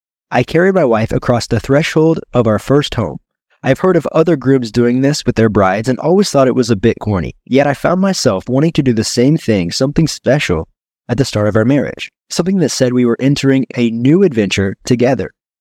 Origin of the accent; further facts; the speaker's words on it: United States; now in Brazil; I'm American and I needed documentations from America